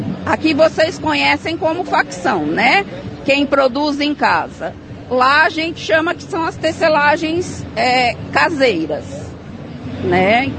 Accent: Paraná, Brazil; porque eu mesmo sou paranaense.

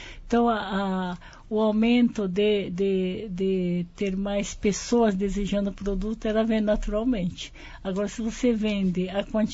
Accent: Brazil; Eu sou brasileira.

